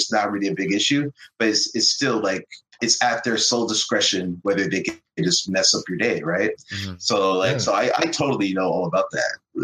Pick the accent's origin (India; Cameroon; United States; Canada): Canada; I'm from Canada.